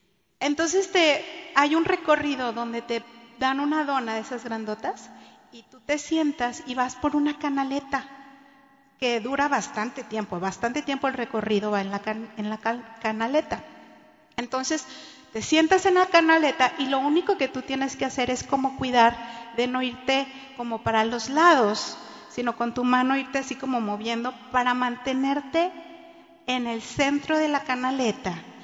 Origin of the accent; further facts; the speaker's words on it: Monterrey, Nuevo León, Mexico; los que somos de Monterrey siempre decimos Monterrey, Nuevo León, pero bueno, nací en Monterrey y toda mi niñez la viví ahí.